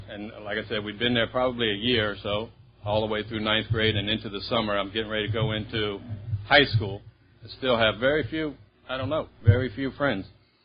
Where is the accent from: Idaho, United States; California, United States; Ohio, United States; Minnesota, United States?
Ohio, United States; Columbus; I was born and raised in Columbus, Ohio, the youngest of six children.